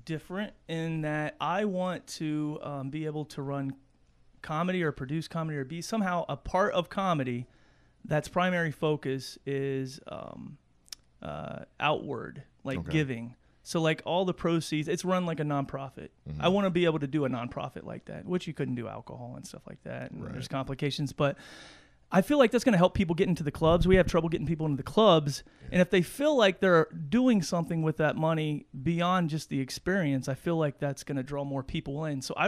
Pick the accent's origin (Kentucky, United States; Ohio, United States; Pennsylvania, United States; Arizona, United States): Kentucky, United States; Florence; I come from Florence, Kentucky.